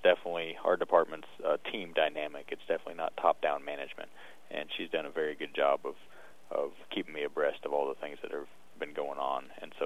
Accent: Burlington, United States; I was born and raised here in Burlington, so this is ultimately kind of where my career hopes had always wanted to get me to.

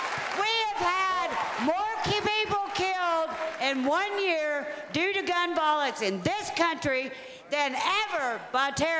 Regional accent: Little Rock, Arkansas, United States; from Little Rock, Arkansas.

